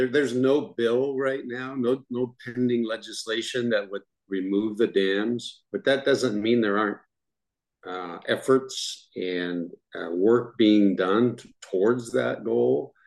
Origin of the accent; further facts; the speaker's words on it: Washington, United States; I'm a farmer myself from the Yakima Valley, born and raised in Central Washington.